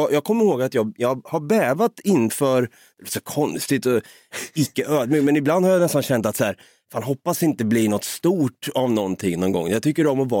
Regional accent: Norrköping, Östergötland, Sweden; accent: östgötska; Vi är från Norrköping. Vi är från en arbetarstad.

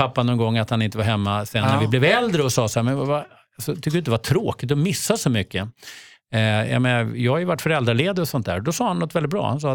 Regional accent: Uppsala, Uppsala County, Sweden; jag är uppvuxen i Uppsala. Mitt i Uppsala faktiskt, Vaksala torg. Så där bodde jag de 5 första åren.

